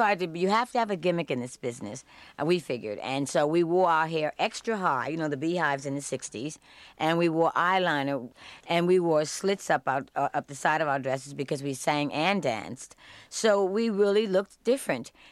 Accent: New York, United States; I grew up in Spanish Harlem, which was terrific because it was like every race, every color, every language. It was wonderful. My father's Irish, and my mother is black and Indian.

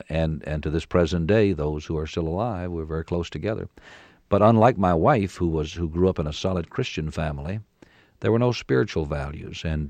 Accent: Lynchburg, Virginia, United States; Yes, I grew up in Lynchburg, Virginia, born there in 1933.

